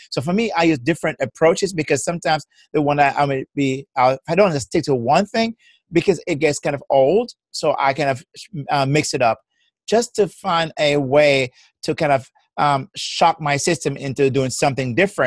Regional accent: Jamaica; accent: Jamaican; now in United States; I am originally from Jamaica. So that's my beautiful accent is Jamaican.

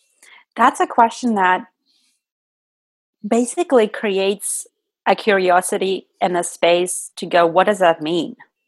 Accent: Russia; The cultural reach in my world when I was raised in Russia would have been having a family

